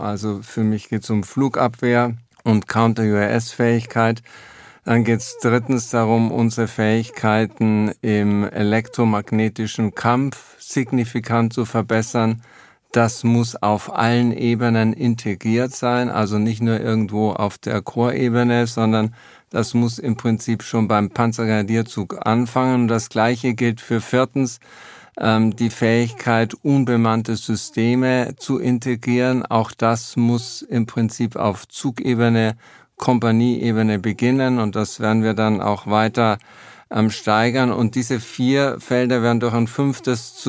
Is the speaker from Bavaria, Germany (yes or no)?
yes; Bavaria, Germany; ich bin in der Nähe von Grafenwöhr aufgewachsen, das stimmt.